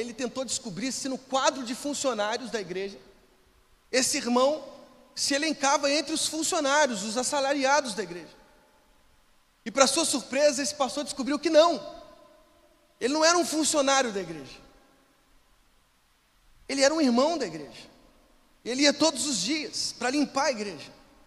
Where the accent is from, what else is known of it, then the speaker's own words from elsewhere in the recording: Minas Gerais, Brazil; Eu sou mineiro. Vocês já perceberam já, nem o jeito de falar é mineiro, né?